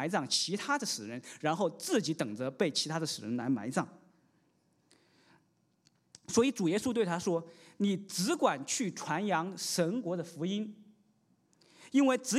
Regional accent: China; 其实这个意思就我们中国人来说其实一点都不难理解。

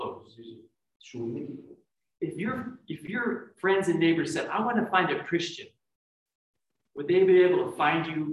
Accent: United States; Maybe that's because I'm an American, and Americans are so individualistic.

